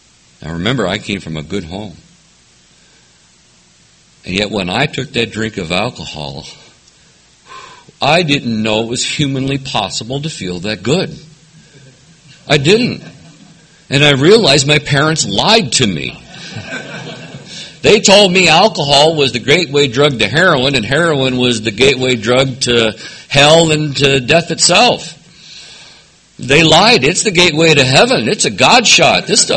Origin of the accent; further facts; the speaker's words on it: Los Angeles, California, United States; born there; I was born in East L.A., Los Angeles, at the White Memorial Hospital.